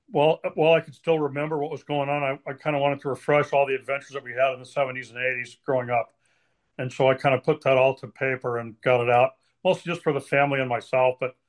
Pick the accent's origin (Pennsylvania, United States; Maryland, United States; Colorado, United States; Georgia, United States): Colorado, United States; I think my background is I grew up in Colorado, and so we did a lot of the outdoor lifestyle.